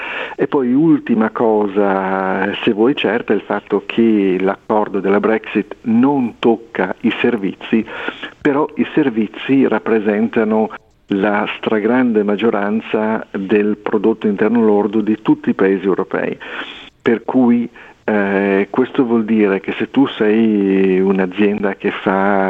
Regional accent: Liguria, Italy; per cui da liguri dico cerchiamo di investire

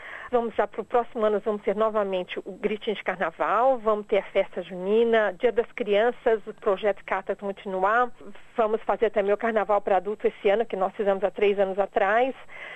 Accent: Brazil; accent: Brazilian; nós somos brasileiras, nós vamos falar sempre um inglês com sotaque.

